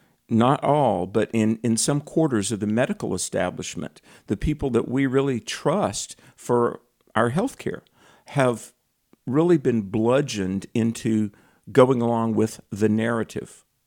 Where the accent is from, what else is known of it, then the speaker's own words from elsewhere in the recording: North Carolina, United States; in my home state of North Carolina